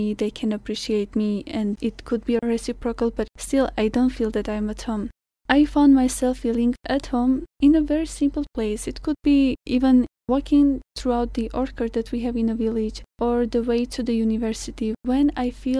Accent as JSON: {"language": "English", "region": "Lori", "country": "Armenia", "said": "I'm from Lori and I just graduated university"}